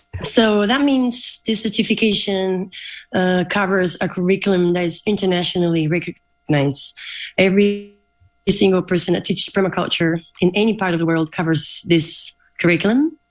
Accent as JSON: {"language": "English", "country": "Spain", "moved": "as an adult", "lives_now": "Australia", "said": "Well, I'm originally from Spain, like a lot of the community know"}